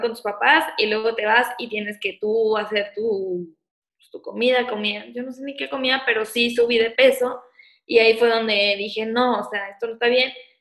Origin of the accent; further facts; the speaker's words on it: Morelia, Michoacán, Mexico; also born or lived in Guadalajara; yo soy de Morelia y me fui a Guadalajara a estudiar, entonces fue la primera vez que viví con roomies